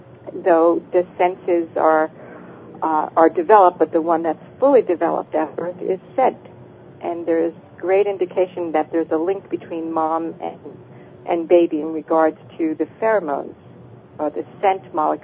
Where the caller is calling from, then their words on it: Los Angeles, California, United States; I'm calling from Los Angeles.